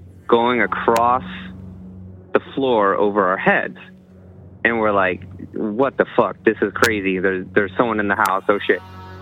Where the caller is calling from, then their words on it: San Diego, California, United States; from San Diego.